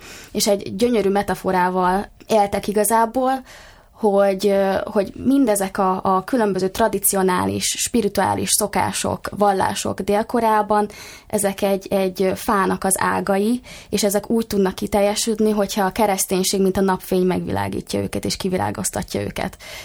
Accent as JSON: {"language": "Hungarian", "country": "Hungary", "said": "Szerintem magyarként nem is nehéz azonosulni"}